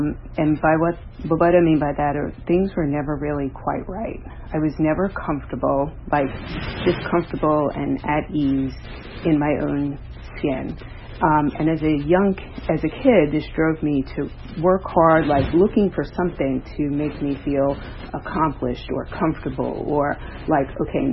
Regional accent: New York, United States; I grew up in New York. I had my first drink 5 days before my 12th birthday.

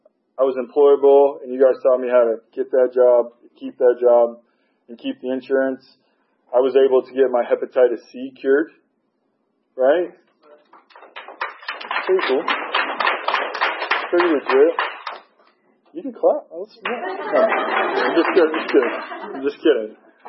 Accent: Georgia, United States; And I'm born and raised in Georgia. I got family, aunts here. I got family all over the state.

